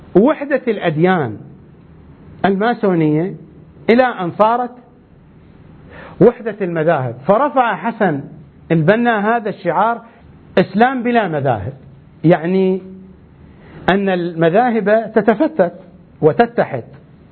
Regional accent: Iraq; تأسست الأحزاب الشيعية عندنا في العراق سنة 58-59

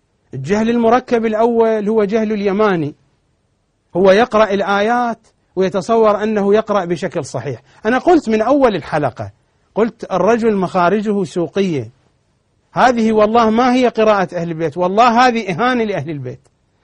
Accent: Iraq; وإحنا هم عراقيين وهم موجودين في كل مكان يعني خارج العراق

